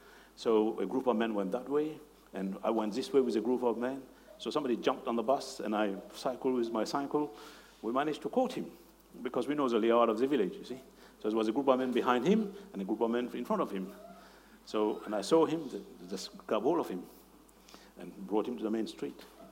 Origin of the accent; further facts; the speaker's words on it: Mauritius; If you don't know me, I'm from Mauritius, and I'm from a village where there was many laborers.